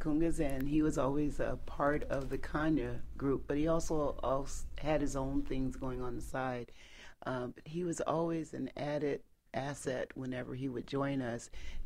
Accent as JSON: {"language": "English", "town": "Canton", "region": "Ohio", "country": "United States", "tie": "born or raised there", "said": "Okay, well, I'm from Canton, Ohio, and that's where I grew up"}